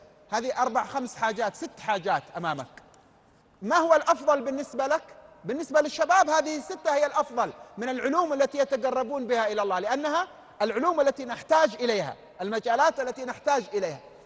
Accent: Syria; لكن كم قانوني عندنا في سوريا؟ عندنا ربما ناقص في ذلك.

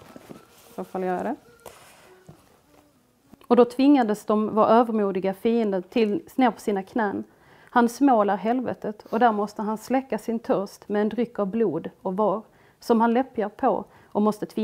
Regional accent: Sweden; är 34 år gammal snart och jag konverterade till islam 2006 och jag är en svensk muslim.

